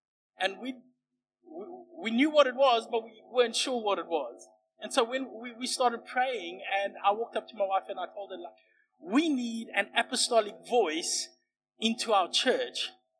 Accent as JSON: {"language": "English", "town": "Secunda", "region": "Mpumalanga", "country": "South Africa", "tie": "born or raised there", "lives_now": "Cape Town, South Africa", "said": "So we're from Secunda. I was born and raised."}